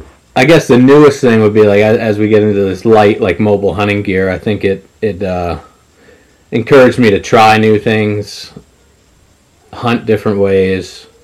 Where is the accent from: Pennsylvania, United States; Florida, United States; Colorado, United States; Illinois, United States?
Pennsylvania, United States; now in Lebanon, United States; Lifelong hunter. I'm originally from, like, the Lehigh Valley area, and then got a job opportunity out here. I'm in Lebanon now.